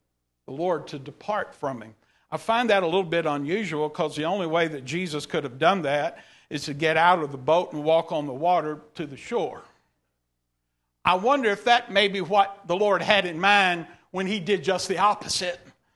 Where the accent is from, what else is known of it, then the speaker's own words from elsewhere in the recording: Texas, United States; born there; I can't speak well. I was born in East Texas.